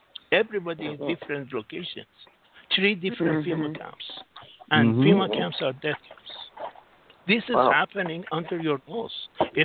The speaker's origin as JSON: {"language": "English", "country": "United States", "lives_now": "Singapore", "said": "Oh, yeah. I'm an American citizen. I work in Singapore."}